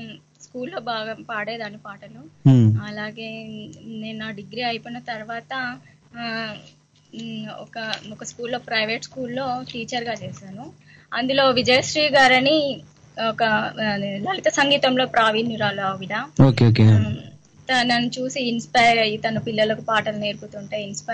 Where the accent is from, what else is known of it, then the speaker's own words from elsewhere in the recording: Hyderabad, Telangana, India; నేను పుట్టింది పెరిగింది అంతా కూడా హైదరాబాద్ లోని.